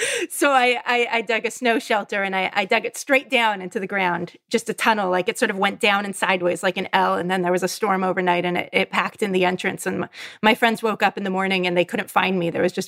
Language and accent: English; California, United States; moved away as an adult; also born or lived in Norway / Alaska; I was a kid from California. I moved to the Norwegian Arctic and went to a socialist dog sledding boarding school for a year, and from then became a dog sled guide in Alaska.